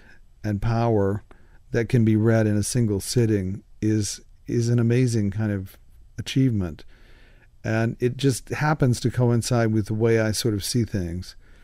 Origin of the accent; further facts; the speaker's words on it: Rocky Mount, North Carolina, United States; now in Hillsborough, United States; It's not my hometown, which is Rocky Mountain. It's not my current hometown, which is Hillsborough, North Carolina.